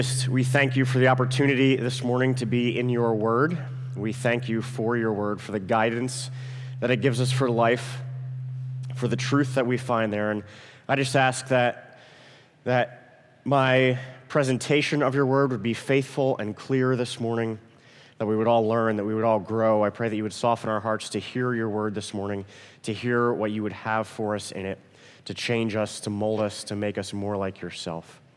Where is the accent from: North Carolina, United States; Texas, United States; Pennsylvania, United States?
Pennsylvania, United States; We're from Pennsylvania, Lancaster County, Pennsylvania. It is Amish country.